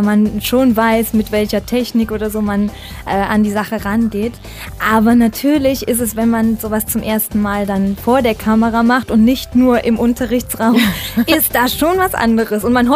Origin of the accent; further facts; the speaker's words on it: Aachen, North Rhine-Westphalia, Germany; Ich komme aus Aachen.